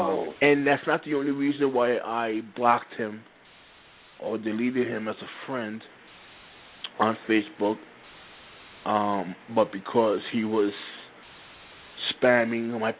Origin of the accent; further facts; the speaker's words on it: Binghamton, New York, United States; I'm originally from Binghamton, New York. It's upstate from New York City. I represent Binghamton, New York. This is where I live.